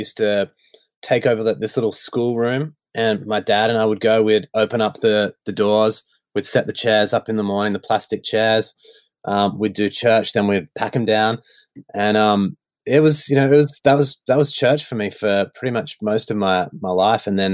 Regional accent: Melbourne, Victoria, Australia; So I grew up in Melbourne, Victoria, in the northwestern suburbs. And it's a beautiful part of the world.

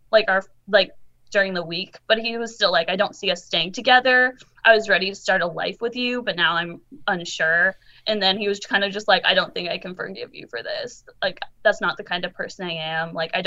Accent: Sacramento, California, United States; I'm 23 and I'm from Sacramento.

